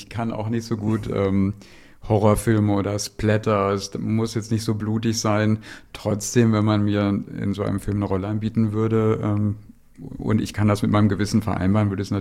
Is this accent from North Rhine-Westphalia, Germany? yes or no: yes; Dortmund, North Rhine-Westphalia, Germany; ich komme ja aus Dortmund